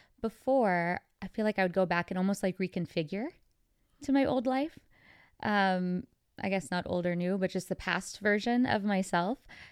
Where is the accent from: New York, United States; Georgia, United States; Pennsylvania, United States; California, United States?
New York, United States; Long Island; born there; I was born actually in Long Island, New York. My parents grew up in New York, and they moved us.